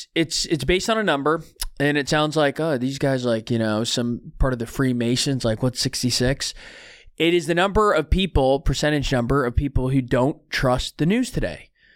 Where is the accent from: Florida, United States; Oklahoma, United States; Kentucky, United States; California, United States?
Florida, United States; Tallahassee; born there; also born or lived in Western Pennsylvania / Washington, D.C. suburbs; I was born in Tallahassee, Florida. Shout out Panhandle. Lived in Western Pennsylvania. Have lived in the swamp in the D.C. suburbs as well.